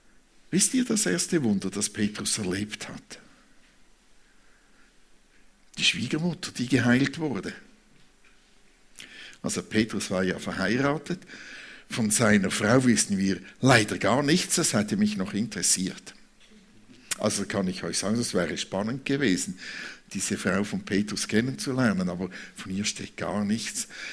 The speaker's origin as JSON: {"language": "German", "country": "Switzerland", "said": "Oder als Schweizer, nein, als Schweizer muss ich sagen, oder?"}